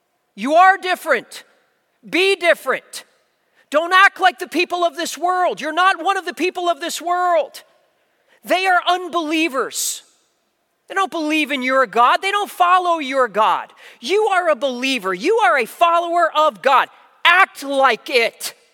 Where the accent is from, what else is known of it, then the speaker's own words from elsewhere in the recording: New Jersey, United States; Now, I grew up in South Jersey. I grew up on the beach. I know what sand is.